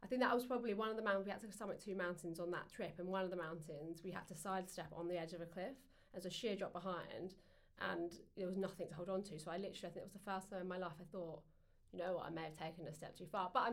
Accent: England, United Kingdom; So obviously we fed them because we're English, you know, that's what you do.

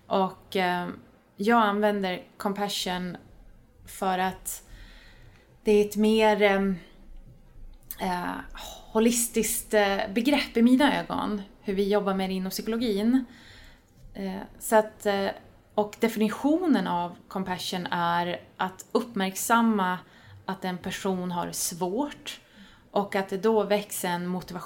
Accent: Norrland, Sweden; accent: Norrland; also born or lived in Uppsala; now in Stockholm, Sweden; har min uppväxt i Norrland. Så att jag kanske bryter lite på norrländska, eller bryter, men det kanske hörs.

